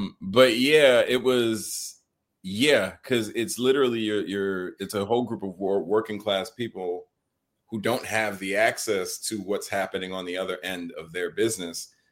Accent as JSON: {"language": "English", "region": "New York", "country": "United States", "tie": "born or raised there", "first_language": "Haitian Creole", "second_language": "English", "said": "I believe Haitian Creole was my first language, and then I learned English from the world. So, I mean, like, we grew up in the Jamaica, Queens area, specifically Queens Village. Yeah, it was a very, very working class family."}